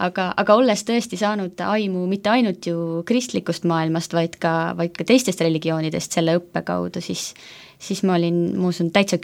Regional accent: Pärnu, Pärnu County, Estonia; also born or lived in Tartu; Mina olen pärit Pärnust. Olen küll sündinud Tartus, mu vanemad olid sellised noored tudengid, kui mina ilma tulin, aga kaheaastaselt kolisime perega Pärnusse. Ja seal kõik minu lapsepõlve ja noorusaastad möödusid.

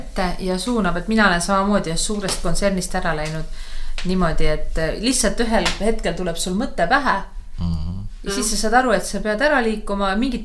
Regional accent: Tallinn, Harju County, Estonia; moved away as an adult; now in Võru, Estonia; Kui mina tulin ka Tallinnast Võrru kolisin ära, abiellusin oma abikaasaga

